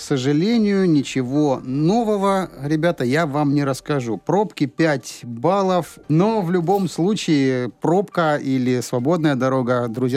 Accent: Moscow, Russia; Сегодня про Москву часто вспоминаем. Мы москвичи

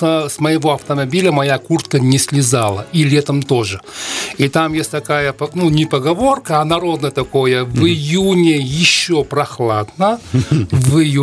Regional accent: Tashkent, Uzbekistan; now in Russia; Я родом из Ташкента, я узбек, я родился в Ташкенте, но в 90-е годы, ну, пресловутые 90-е годы, да, судьба меня занесла в Россию.

